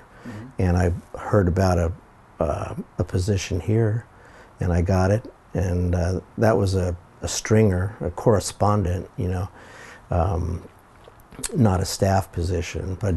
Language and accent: English; Riverside, California, United States; I grew up in Riverside, California, down by, not far from Disneyland, and worked for my local newspaper down there.